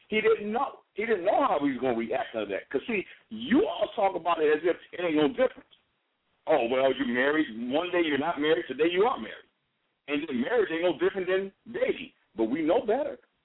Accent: Minnesota, United States; I came from Minnesota, and in Minnesota, we only have, basically, to be honest, we don't have to deal with pollen and allergens and all that garbage.

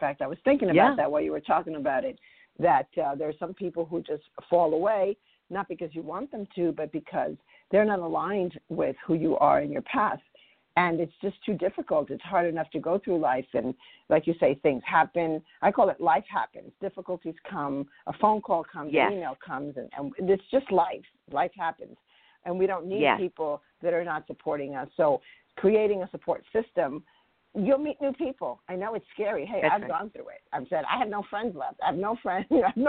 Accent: New York, United States; I mean, I'm originally from New York, so there's a lot of agreeing to disagreeing up in the Northeast, and I have wonderful friendships there, still have, but not that I see them every day anymore.

